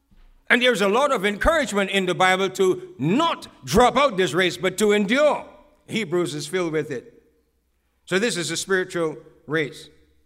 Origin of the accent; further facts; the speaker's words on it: West End, Grand Bahama, Bahamas; we had a big race coming up with a competition from the next village, 8 Mile Rock, against West End, my hometown.